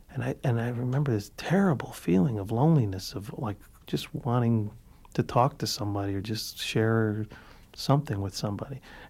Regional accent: Cicero, Illinois, United States; I grew up in Cicero, Illinois, so there was a lot of guys with $2,000 suits walking around.

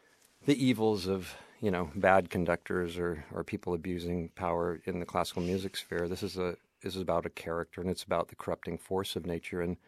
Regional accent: Portland, Oregon, United States; I was from Portland, Oregon, and Portland, Oregon, was sort of a required stop in a dying art form.

